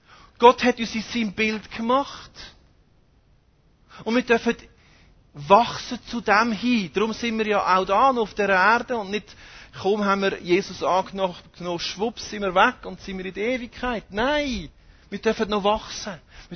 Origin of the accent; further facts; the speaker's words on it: Switzerland; Als Schweizer macht man das sowieso nicht.